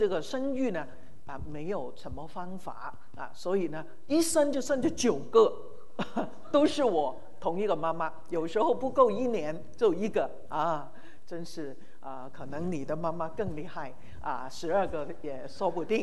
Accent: Hong Kong; born there; 他们逃难来到香港那么我们就在香港出生

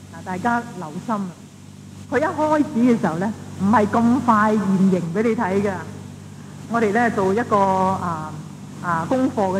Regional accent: Hong Kong; 而且一種崇洋嘅心理啊，我哋香港人咧，啲年輕人特別喎，想學下英文啊

